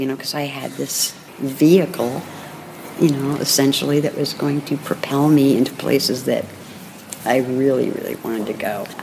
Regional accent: Berkeley, California, United States; also born or lived in Marin; Yeah, I was born and raised in Berkeley, but been in Marin since 68.

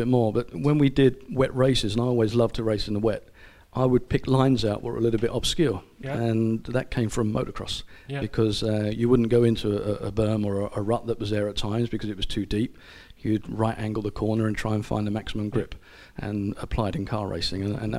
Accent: Islington, London, United Kingdom; My dad's dad was a coalman. We come from Islington. My mum comes from Watford.

